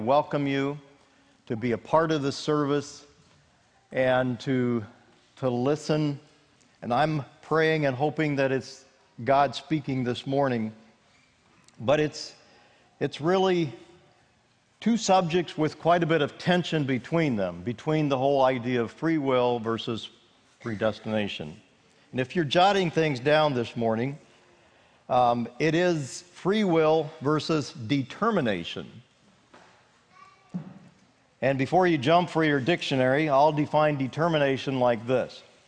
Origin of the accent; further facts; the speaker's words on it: Iowa, United States; I'm from Iowa, and glad to be here.